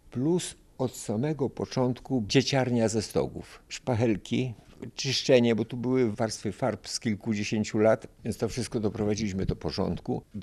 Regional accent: Rymanów-Zdrój, Subcarpathian Voivodeship, Poland; now in Gdańsk, Poland; Urodziłem się na Podkarpaciu, tak, w okolicy Rymanowa Zdroju i tam pasałem krowy.

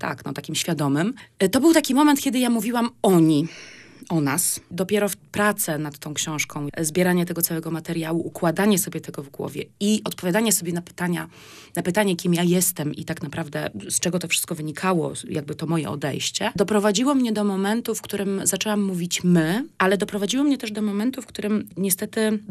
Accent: Pomeranian Voivodeship, Poland; jestem Kaszubką z dziada pradziada i w swoich drzewach genealogicznych po mieczu i po kądzieli nie znalazłam nigdzie ani jednej Polki, ani jednego Polaka.

